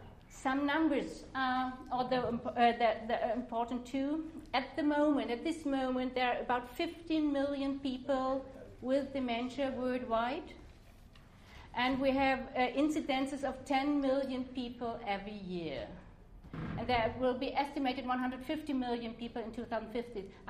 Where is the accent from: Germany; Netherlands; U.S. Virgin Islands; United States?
Germany; English is a second language; I'm coming from Germany